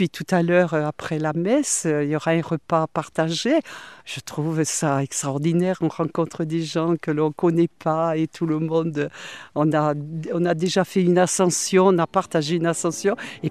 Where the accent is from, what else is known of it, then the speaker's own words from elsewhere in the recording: Montpellier, Occitanie, France; now in Saint-Gaudens, France; puis je suis en vacances ici à Saint-Gaudens. Je suis originaire de Montpellier.